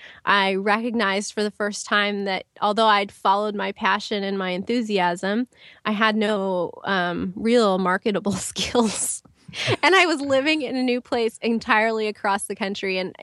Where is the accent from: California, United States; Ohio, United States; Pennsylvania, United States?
California, United States; moved away as an adult; now in Northern Virginia, United States; When I finished my master's degree was when I moved from California, where I was born and raised and went to college, to Northern Virginia.